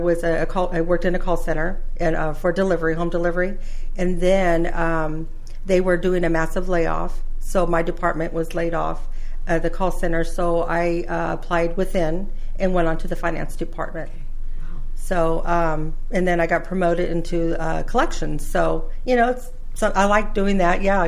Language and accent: English; Fresno, California, United States; Yes, I was born and raised in Fresno.